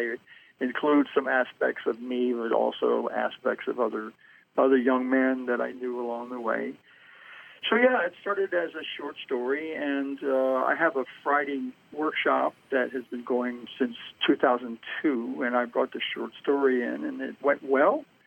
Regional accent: Dundalk, Maryland, United States; also born or lived in Baltimore; Yeah, I was born in Baltimore City and raised there for about 3 years. And then my family moved out to a pretty new suburb in an unincorporated city area called Dundalk.

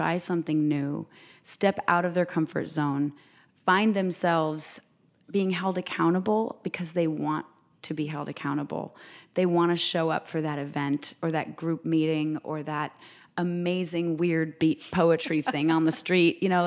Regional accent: Vermont, United States; born or raised there

